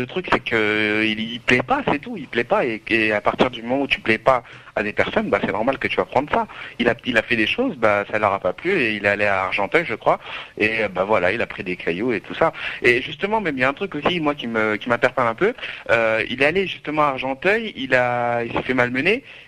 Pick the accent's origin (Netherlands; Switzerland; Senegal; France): Senegal; Moi, je suis sénégalais.